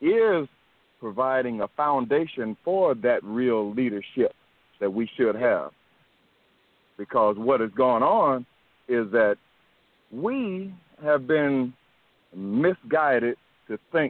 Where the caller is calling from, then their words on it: Decatur, Georgia, United States; I'm calling from Decatur, Georgia. Right now I'm in Mobile, Alabama.